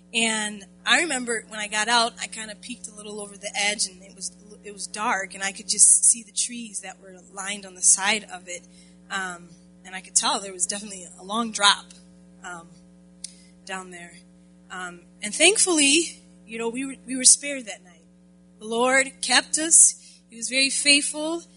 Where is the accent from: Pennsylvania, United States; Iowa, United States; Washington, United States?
Washington, United States; Tacoma; It was about 1988, 89, and I'm from Tacoma, Washington.